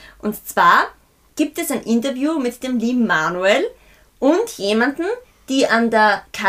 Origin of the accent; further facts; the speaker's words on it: Tyrol, Austria; von Tirol.